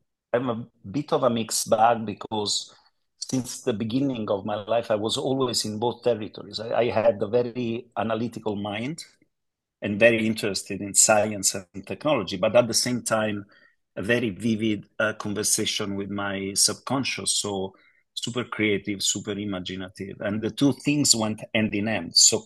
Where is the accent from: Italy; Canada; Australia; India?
Italy; Rome, Lazio; born there; English is a second language; Oh, I was born in Rome, in Italy, from a middle-class family.